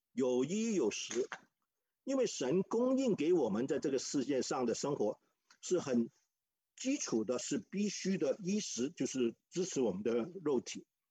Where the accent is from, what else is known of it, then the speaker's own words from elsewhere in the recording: Hong Kong; 第一个呢就是我是在香港长大。那我在香港的时候是个穷光蛋。